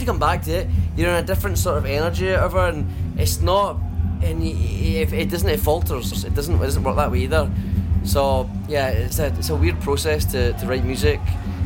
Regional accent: Ireland; because I'm brought up Catholic. I'm a Irish Catholic

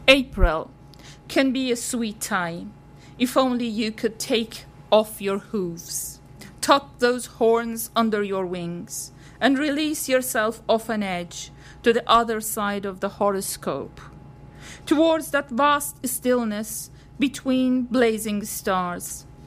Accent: Iran; As you know, I'm from Iran

